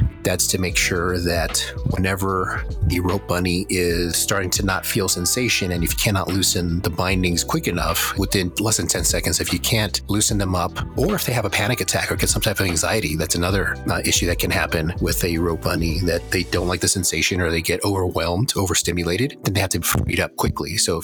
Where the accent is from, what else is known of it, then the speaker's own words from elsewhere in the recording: Houston, Texas, United States; So through the chat rooms, I focused on people that were in Houston, in my hometown.